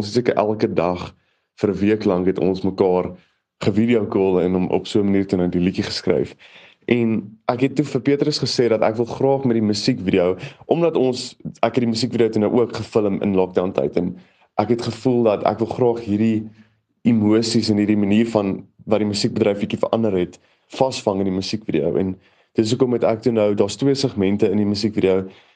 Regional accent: Bloemfontein, Free State, South Africa; ek bly nog my hele lewe lank hierso in Bloemfontein. Ek is nou 23 jaar oud

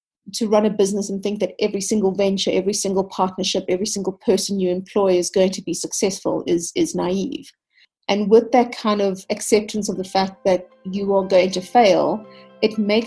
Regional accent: Zimbabwe; born there; My father's Scottish, my mother's of Lebanese descent. I was born in Zimbabwe. We moved around quite a bit when I was a youngster

